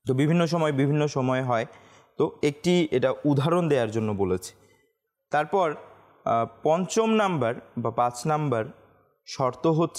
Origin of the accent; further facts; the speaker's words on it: Bangladesh; তো যেহেতু আমরা বাংলাদেশে আছি, আর আমরা বাংলাদেশি